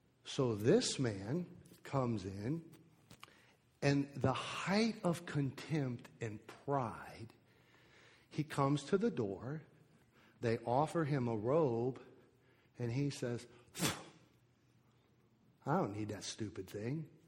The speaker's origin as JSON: {"language": "English", "country": "United States", "said": "and I'm an American"}